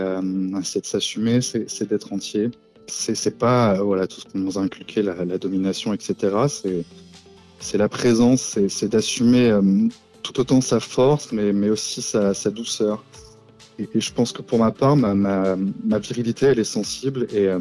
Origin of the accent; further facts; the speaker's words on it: Brittany, France; je suis breton. Mais je pense que oui, ça a une influence sur ma musique, puisque j'ai grandi entre la mer et la terre